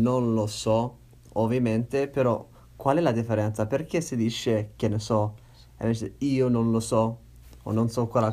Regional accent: United States; Italian is a second language; io essendo americano quando

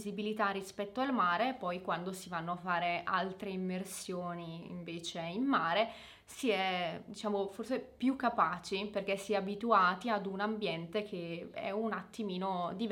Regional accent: Brescia, Lombardy, Italy; Nata e cresciuta a Brescia. In particolare io abito in provincia di Brescia, ovvero in Franciacorta, che dista all'incirca una decina di minuti, un quarto d'ora da quella che è la città.

